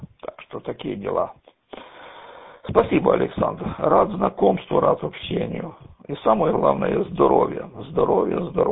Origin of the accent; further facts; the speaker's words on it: Donetsk Oblast, Ukraine; Я сам родом с Донецкой области, а в городе Изюм работал на ИТРЗ и ОМЗ